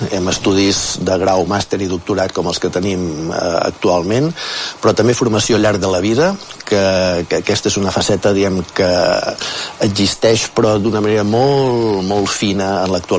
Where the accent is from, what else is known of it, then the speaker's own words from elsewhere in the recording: Manresa, Catalonia, Spain; Soc Manresà, sí, soc nascut a Manresa.